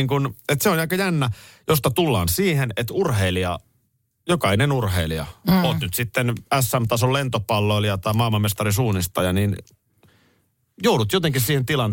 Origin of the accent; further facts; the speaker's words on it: Nurmijärvi, Uusimaa, Finland; Meillä Nurmijärvellä niin suunnistettiin suoraan röökille.